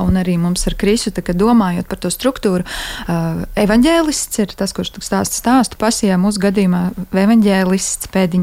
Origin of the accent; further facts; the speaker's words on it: Latgale, Latvia; es arī pati esmu cēlusies no Latgales